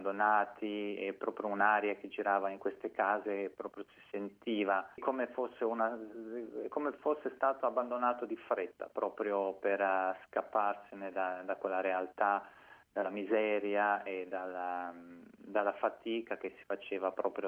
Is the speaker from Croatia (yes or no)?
yes; Croatia; born there; io sono nato in Croazia e poi, tra l'altro, ho lavorato per 10 anni in una piccola isola vicino a Zara, in Croazia